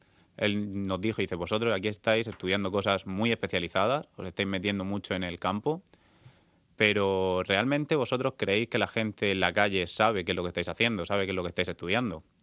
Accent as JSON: {"language": "Spanish", "town": "Santomera", "region": "Region of Murcia", "country": "Spain", "said": "En Santomera es porque yo soy de allí, yo soy de Santomera."}